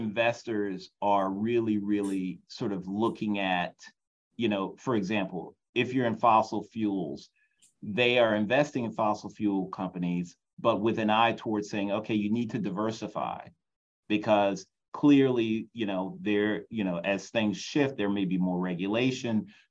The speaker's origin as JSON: {"language": "English", "region": "Louisiana", "country": "United States", "tie": "born or raised there", "said": "we're both from Louisiana. You know, I grew up with guys who graduated from high school and went offshore the next day."}